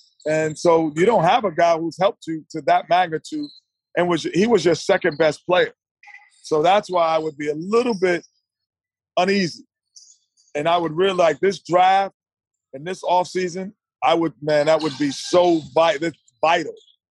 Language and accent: English; New York, United States; Yeah, I you know, being a New Yorker, you know, I always root subliminally for them